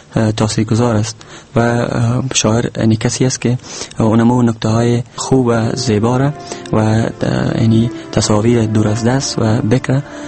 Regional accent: Mazar-i-Sharif, Balkh, Afghanistan; also born or lived in Maimana; اصلا زادگاهم شهر میمنه ولایت فاریاب است. در شهر میمنه متولد شدم و بعدن به شهر مزار کوچ آمدیم

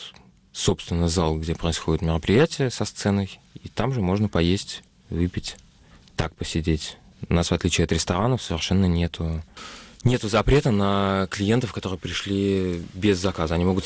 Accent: Moscow, Russia; Я москвич, да. Хотя мой отец отсюда, и тем не менее я родился и вырос в Москве.

